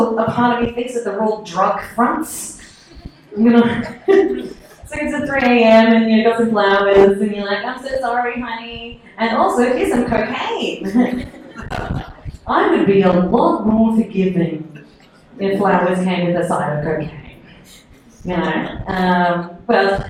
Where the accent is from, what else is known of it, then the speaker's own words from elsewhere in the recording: Melbourne, Victoria, Australia; I'm from Melbourne, so sorry about that.